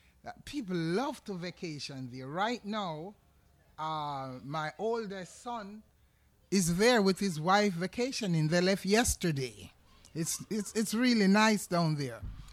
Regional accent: Jamaica; As a Jamaican storyteller, let me just ask a few questions.

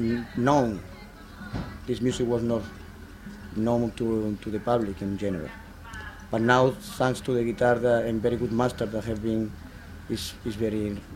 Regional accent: Spain; English is a second language; I'm from Spain.

